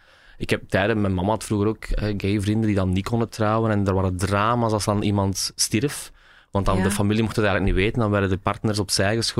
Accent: Rotselaar, Flemish Brabant, Belgium; also born or lived in Leuven / Ghent; now in Antwerp, Belgium; Nee, ik ben geboren in Leuven en opgegroeid in Rotselaar. Dat is een dorpje dichtbij Leuven, tussen Aarschot en Leuven, zullen we zeggen.

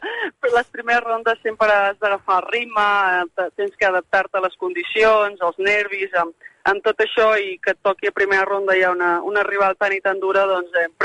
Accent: Barcelona, Catalonia, Spain; Barcelona, a casa meu. Sempre dic que jugar a Madrid és jugar a casa, però per mi el meu cor està allà, és d'on soc.

